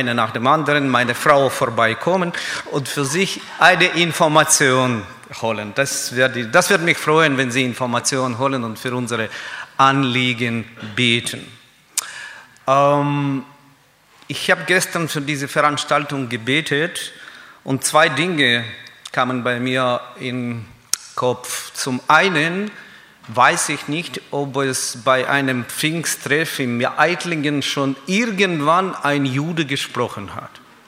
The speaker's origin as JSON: {"language": "German", "region": "Kyiv", "country": "Ukraine", "tie": "born or raised there", "second_language": "German", "moved": "yes", "lives_now": "Leinfelden-Echterdingen, Germany", "said": "Ich komme ausgerechnet nicht aus Israel, sondern aus der Ukraine. Ich bin in der Stadt Kiew, Hauptstadt von der Ukraine, geboren und aufgewachsen. Eine Stadt mit damals 4,5 Millionen Bevölkerung. Eine riesige Metropole. Heute leben wir mit meiner Frau in Leinfelden-Echterdingen."}